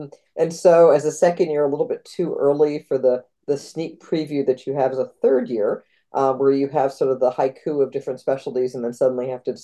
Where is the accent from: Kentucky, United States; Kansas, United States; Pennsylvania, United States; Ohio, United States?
Pennsylvania, United States; Altoona; also born or lived in Philadelphia; now in Minnesota, United States; Was born and raised in Altoona, Pennsylvania, which is a nice place to be from, and lived for a very long time in Philadelphia until folks here sort of lured me to Minnesota.